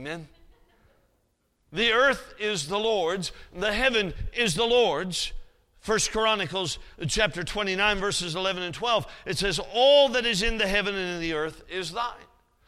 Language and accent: English; Alaska, United States; I'm from Alaska. I spent all my life in Alaska. I've prayed for global warming since I was a child.